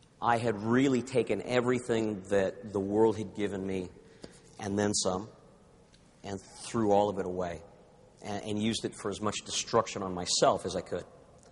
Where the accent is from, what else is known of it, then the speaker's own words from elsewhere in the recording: California, United States; throughout the 60s and the 70s, I grew up here in Orange County